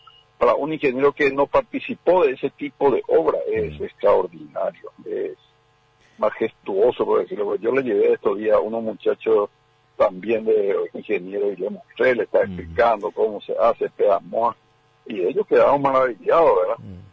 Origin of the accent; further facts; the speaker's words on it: Paraguay; esto es primera vez en mi país